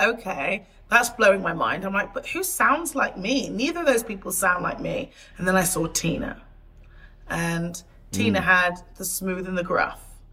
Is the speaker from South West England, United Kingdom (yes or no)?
yes; Portishead, South West England, United Kingdom; I grew up in a small town outside of Bristol, Portishead. For the first, like, good 10, 11 years of my life, I spent all of my time in this small town. I was one of, like, five black people